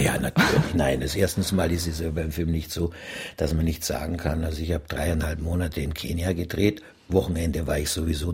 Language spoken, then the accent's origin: German; Austria; ich war Österreicher sowieso